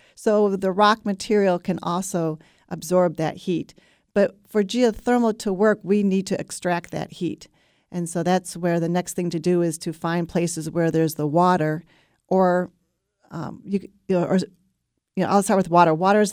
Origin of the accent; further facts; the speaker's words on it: Michigan, United States; now in Texas, United States; I'm from Michigan, but I definitely have become a Texan.